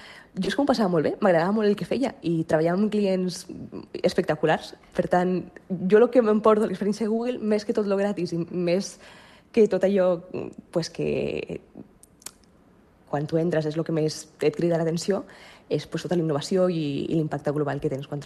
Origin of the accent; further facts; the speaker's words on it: Barcelona, Catalonia, Spain; jo que soc de Barna